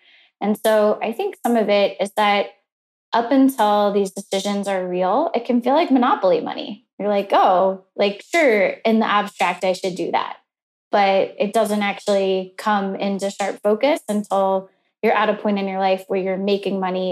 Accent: Houston, Texas, United States; I grew up in Houston with a really close-knit family.

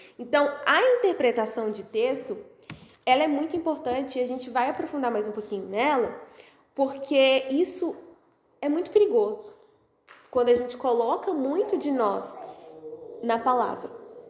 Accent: Pará, Brazil; Gente, eu como uma boa paraense, a primeira coisa que eu pensei foi no açaí.

